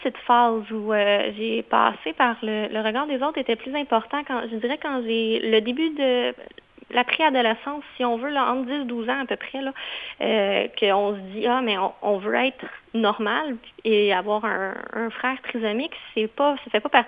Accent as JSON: {"language": "French", "region": "Quebec", "country": "Canada", "said": "moi je viens de la Rive-Sud"}